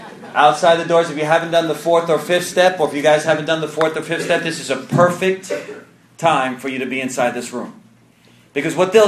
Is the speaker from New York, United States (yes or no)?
yes; New York, United States; now in Minnesota, United States; I had a horrible drug addiction in Minnesota. I'm originally from New York